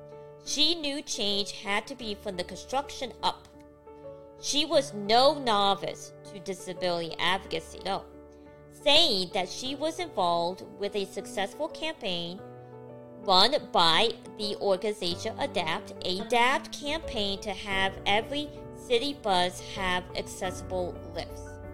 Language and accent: English; Washington, District of Columbia, United States; later got to see her in person when Together International was celebrating the 10th anniversary in DC, my hometown.